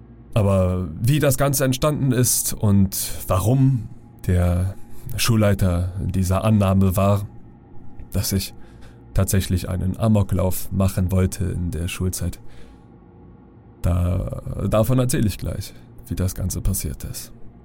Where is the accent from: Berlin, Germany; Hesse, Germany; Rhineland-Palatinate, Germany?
Berlin, Germany; Und ich bin ja in Neukölln aufgewachsen.